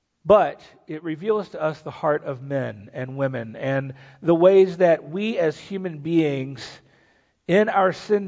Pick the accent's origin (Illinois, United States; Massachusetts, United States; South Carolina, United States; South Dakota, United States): South Carolina, United States; But my home state of South Carolina has been a place that the eyes of at least the nation have been on